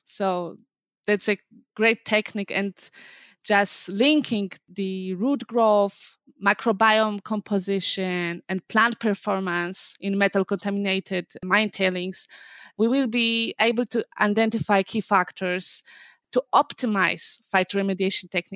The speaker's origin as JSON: {"language": "English", "country": "Poland", "second_language": "English", "moved": "as an adult", "lives_now": "Tucson, United States", "said": "Yes, that's unbelievable, but I'm here in Tucson. I came from Poland."}